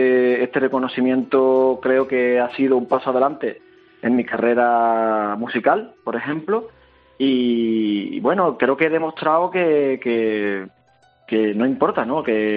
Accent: Andalusia, Spain; yo creí que también como andaluz, ¿no?, en comparación con otras comunidades autónomas de España, también como

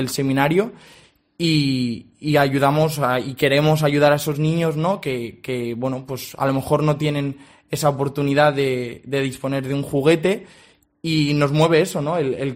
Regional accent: Sanzoles, Castile and León, Spain; yo soy de Sanzoles, de uno de los pueblos de esta provincia. Y nada, pues tengo 23 años y actualmente me encuentro terminando un máster de producción artística. De Valencia, sí.

